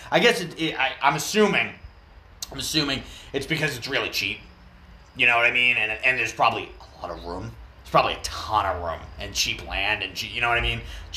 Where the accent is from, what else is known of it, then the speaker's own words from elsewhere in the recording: New England, United States; And this is totally because I'm from New England. Our fucking Yankee shit up here.